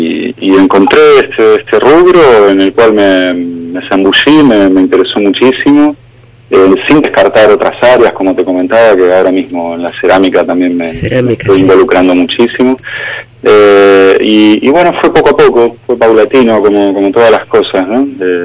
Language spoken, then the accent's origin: Spanish; Rosario, Santa Fe, Argentina; now in Vigo, Spain; Hice una incursión por la Facultad de Bellas Artes en mi ciudad natal, en Rosario, en Argentina. Luego me fui formando en oficios en Granada, en joyería, en esmaltes al fuego, también aquí en Vigo estudié en la Escuela de Artes y Oficios